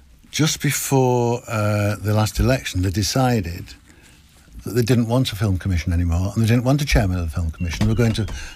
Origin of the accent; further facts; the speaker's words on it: Manchester, North West England, United Kingdom; And I come originally from Manchester.